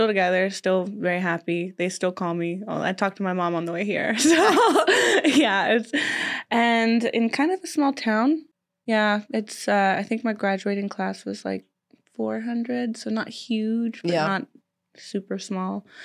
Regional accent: Tennessee, United States; I was raised, my parents are still together. I was raised in Tennessee in a very Southern household.

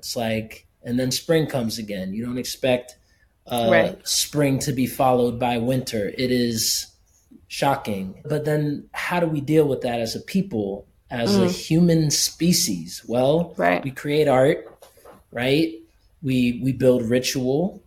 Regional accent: United States; And, you know, growing up in the States, it's just not a part of the zeitgeist of the culture here.

